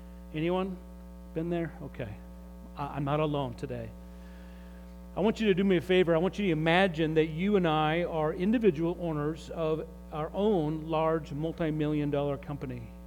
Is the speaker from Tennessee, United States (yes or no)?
no; Utah, United States; as a kid growing up in Utah, some of you have no idea, that's a state here in the United States.